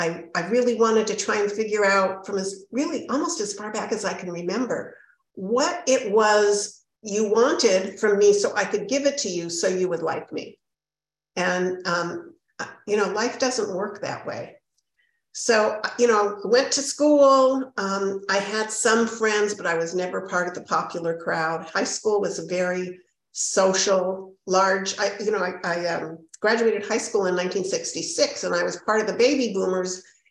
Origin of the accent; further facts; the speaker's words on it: Los Angeles, California, United States; As Joe said, I was originally from Los Angeles. I came into OA in Los Angeles. I wasn't born there, but I grew up in LA. And I come from a Jewish family.